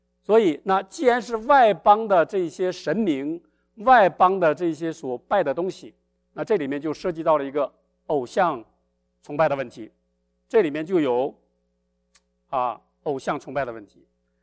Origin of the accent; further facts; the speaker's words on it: China; 那就是我们中国人经常说的